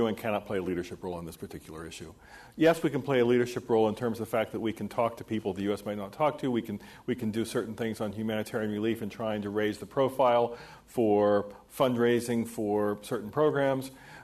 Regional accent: United States; So I don't feel that I'm being watched as an American.

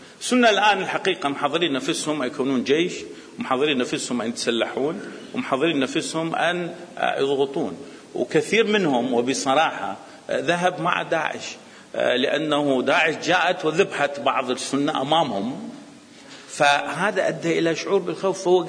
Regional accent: Iraq; وانا كعراقي

